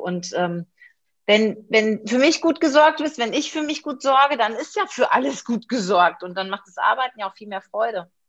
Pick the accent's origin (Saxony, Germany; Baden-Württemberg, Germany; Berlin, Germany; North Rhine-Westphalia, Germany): North Rhine-Westphalia, Germany; ich bin ja im Ruhrgebiet groß geworden